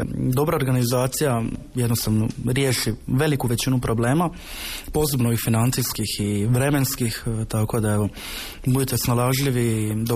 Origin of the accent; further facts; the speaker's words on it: Split, Split-Dalmatia County, Croatia; iz Splita sam, studiram na Filozofskom fakultetu, sociologiju, trenutno sam na drugoj godini preddiplomskog studija.